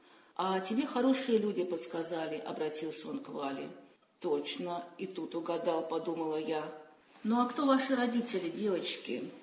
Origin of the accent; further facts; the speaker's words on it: Volgograd, Volgograd Oblast, Russia; Вообще-то родом я из Волгограда. Этот южный город вьется тонкой лентой вокруг Волги посреди жарких степей.